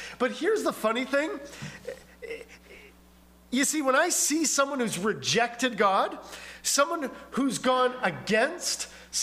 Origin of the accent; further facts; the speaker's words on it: Manitoba, Canada; when I grew up in Manitoba, there was a theater in Winnipeg